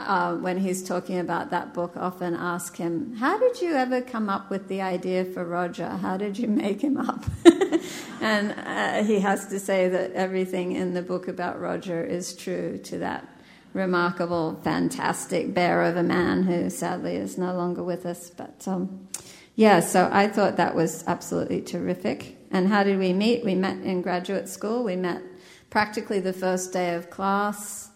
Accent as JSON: {"language": "English", "town": "Sydney", "region": "New South Wales", "country": "Australia", "tie": "born or raised there", "said": "it meant we could be back in my hometown of Sydney for more than a year, which I always love to do because I need to water my roots occasionally."}